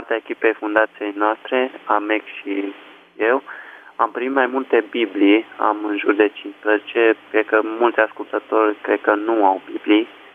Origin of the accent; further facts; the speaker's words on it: Cornu, Prahova, Romania; Și eu vă sunt din Comuna Cornu, județul Prahova.